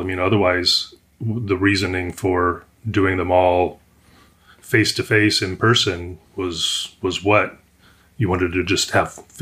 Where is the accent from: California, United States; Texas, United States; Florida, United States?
California, United States; Los Angeles; I grew up in Los Angeles, California, in the suburbs, in different places, you know, outside of the downtown area